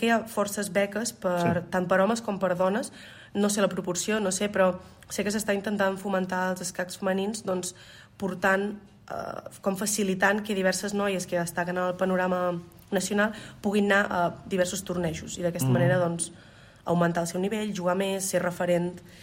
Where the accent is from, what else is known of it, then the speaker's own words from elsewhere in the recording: Menorca, Balearic Islands, Spain; sóc de Balears, sóc de Menorca. Per tant, tota la meva etapa juvenil fins als 18 anys la vaig passar a Menorca